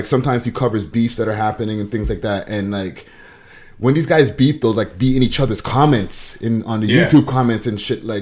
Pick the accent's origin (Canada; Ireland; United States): Canada; Montreal, Quebec; I'm from Montreal.